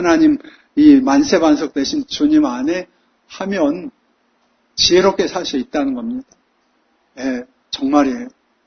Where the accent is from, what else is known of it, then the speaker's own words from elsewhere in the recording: Seoul, South Korea; 저는 어렸을 때 서울 전두리에 살았는데 제가 어릴 때는 서울에도 논과 밭이 있었습니다.